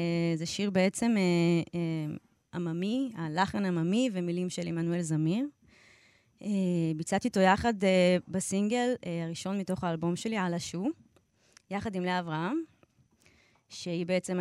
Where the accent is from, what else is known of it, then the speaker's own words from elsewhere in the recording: Givatayim, Tel Aviv District, Israel; אז גדלתי כזה קצת בגבעתיים, קצת בכרם התימנים, כזה מישמש.